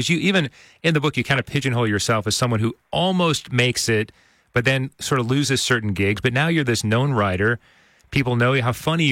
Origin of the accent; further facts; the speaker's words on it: Phoenix, Arizona, United States; I'm glad you mentioned your dad because I grew up in Phoenix myself.